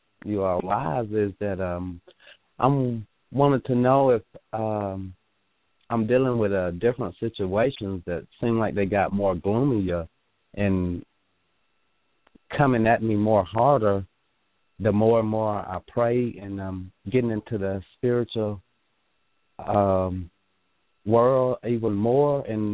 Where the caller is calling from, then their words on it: Carrollton, Georgia, United States; I'm calling from Carrollton, Georgia.